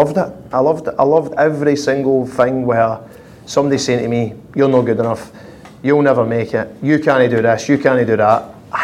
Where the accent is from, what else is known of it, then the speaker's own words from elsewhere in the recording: Glasgow, Scotland, United Kingdom; 80% of fights growing up in Glasgow was the jumpers.